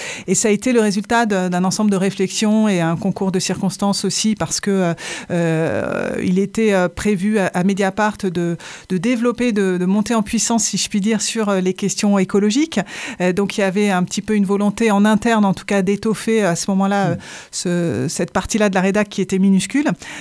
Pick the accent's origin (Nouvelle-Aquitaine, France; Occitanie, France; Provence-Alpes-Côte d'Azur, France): Occitanie, France; Montpellier; moved away; Moi, j'ai connu Montpellier sans le tramway. J'ai grandi dans cette ville, effectivement, qui avait une allure très différente d'aujourd'hui. Et j'ai grandi dans le quartier de la Chamberthe